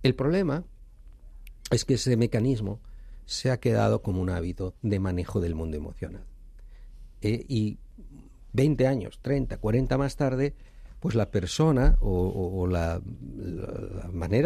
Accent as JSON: {"language": "Spanish", "region": "Galicia", "country": "Spain", "said": "te diré soy psicólogo, te diré soy gallego"}